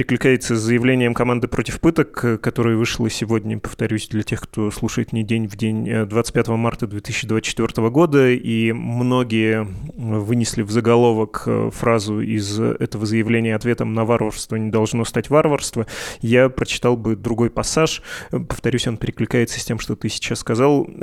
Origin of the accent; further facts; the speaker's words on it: Moscow, Russia; Это на мой ответ, что я из Москвы.